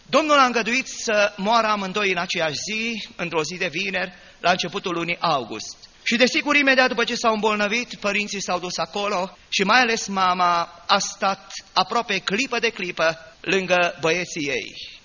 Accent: Romania; born there; Avem cetățenia română pentru că ne-am născut în România.

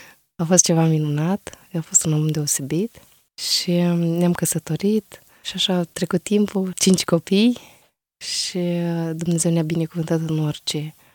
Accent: Suceava, Suceava County, Romania; also born or lived in Prahova; am 30 de ani și m-am născut într-o familie de credincioși. M-am născut în Prahova, acolo stăteam pe atunci. La vârsta de 4 ani am venit în Suceava, am locuit în Burdujeni.

